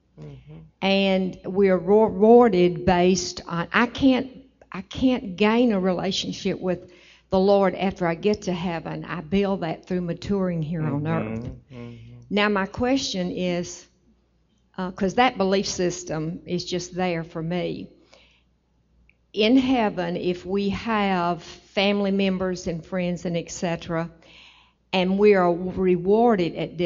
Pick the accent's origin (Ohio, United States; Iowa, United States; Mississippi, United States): Mississippi, United States; I'm visiting from Mississippi.